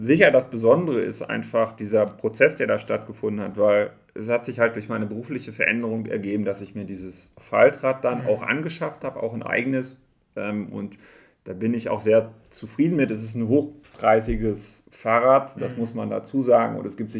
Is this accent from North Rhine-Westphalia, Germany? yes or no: yes; Herford, North Rhine-Westphalia, Germany; als ich dann hier in die Region zurückgekommen bin, ich bin ja ursprünglich aus Herford hier in der Gegend